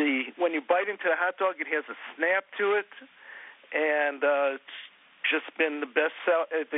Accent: Chicago, Illinois, United States; We're from Chicago originally, the owner and myself.

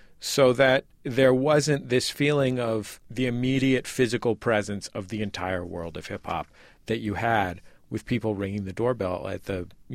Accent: California, United States; I'm from the Bay Area.

